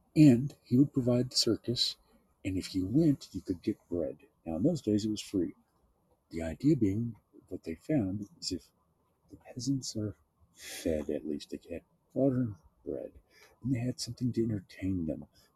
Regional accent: Texas, United States; No, I'm not. I'm born and raised in West Texas.

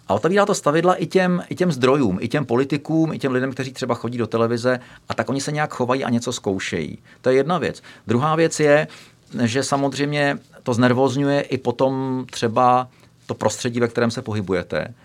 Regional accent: Prague, Czechia; já jsem kluk ze Smíchova

